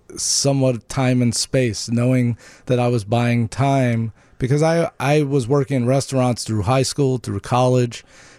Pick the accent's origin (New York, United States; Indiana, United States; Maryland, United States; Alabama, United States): Maryland, United States; Pikesville; born there; I was born in Baltimore, Maryland, in Pikesville. Shout out to Pikesville.